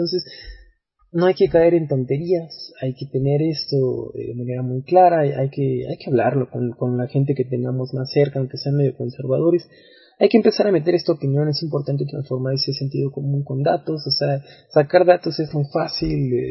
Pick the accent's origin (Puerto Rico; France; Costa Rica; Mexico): Mexico; creo que nosotros como mexicanos, claro que tenemos que tener individualmente una sensibilidad para con los migrantes